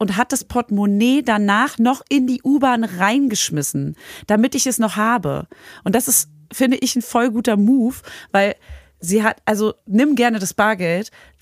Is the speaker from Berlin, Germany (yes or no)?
yes; Berlin, Germany; ich als Berlinerin